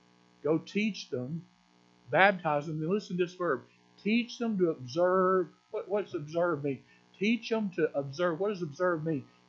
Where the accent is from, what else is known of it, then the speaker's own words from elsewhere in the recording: United States; but I'm from Alabama, Tennessee. That's why I talk proper English. Y'all can tell I've studied in the South